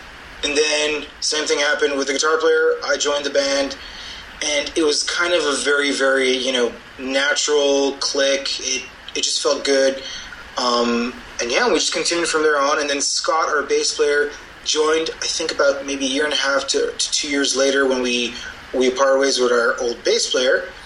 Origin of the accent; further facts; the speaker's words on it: Israel; now in Canada; So, I'm originally from Israel